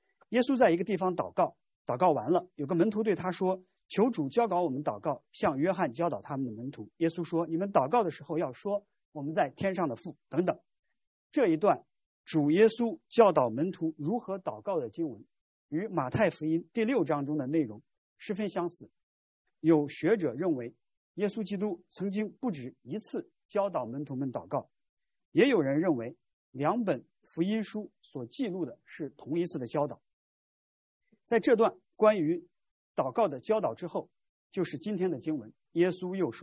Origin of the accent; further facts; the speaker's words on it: China; moved away as an adult; 大约十几年以前，我从中国来到海外做博士后，